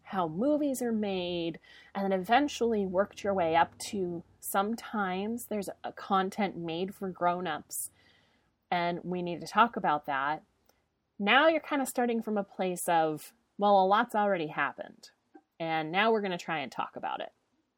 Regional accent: United States; now in Canada; the culture is going to be very different from the one that I grew up in the United States and the one that I now live in Canada.

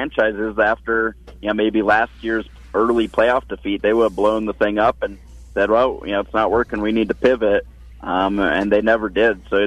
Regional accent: Colorado, United States; growing up in Colorado, the Avs came at just the perfect time for me. You know, I was a young kid, impressionable.

